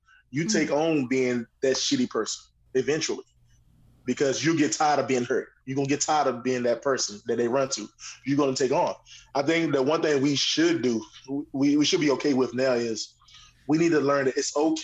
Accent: Henderson, North Carolina, United States; I also have a nonprofit organization that I do outside of my hometown of Henderson, North Carolina, the Green Rose Foundation, which I named after my late mother.

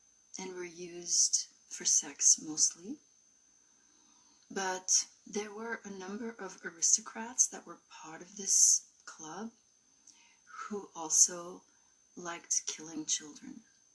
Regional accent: Belgium; I was raised in Belgium

